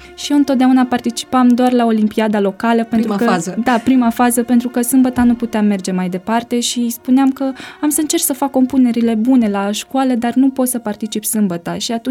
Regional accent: Piatra Neamț, Neamț County, Romania; am 22 de ani, deci sunt tânără, da. Am crescut în Piatra Neamț, deci sunt născută acolo, acolo am făcut și liceul. Acum sunt masterand. Am crescut într-o familie adventistă, dar semi-adventistă, aș putea spune, pentru că am crescut cu bunicii mei.

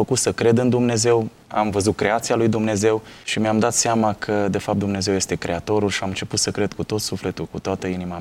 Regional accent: Bihor County, Romania; Eu vin din județul Bihor, dintr-o localitate mai micuță, e un orășel.

